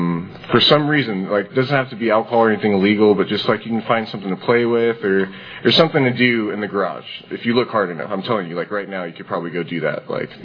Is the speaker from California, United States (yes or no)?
yes; California, United States; I grew up in Northern California.